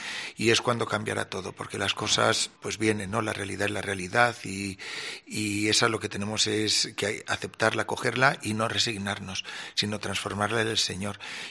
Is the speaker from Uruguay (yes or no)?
no; Albacete, Castilla-La Mancha, Spain; aunque me coma las uvas en mi pueblo, a las 11, si no pasa nada, estoy aquí también en mi tierra.